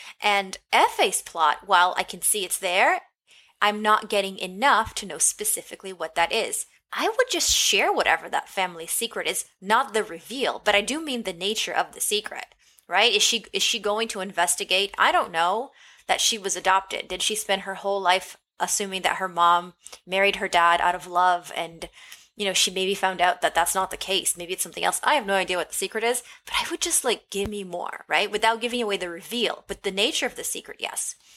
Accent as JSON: {"language": "English", "region": "London", "country": "United Kingdom", "said": "I am a Nigerian, English, Brazilian, Jewish, Polish, South Londoner"}